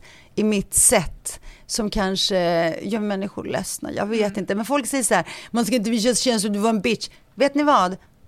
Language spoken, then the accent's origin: Swedish; Greece; Ja, jag är grek. Greker älskar.